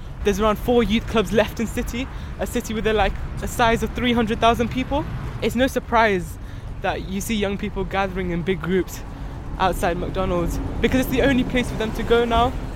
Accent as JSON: {"language": "English", "town": "Leicester", "region": "East Midlands", "country": "United Kingdom", "said": "I'm from Leicester."}